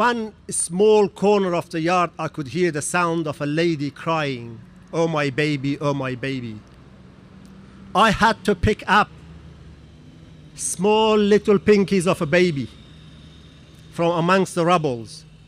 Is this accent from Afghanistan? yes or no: yes; Afghanistan; I come from Afghanistan.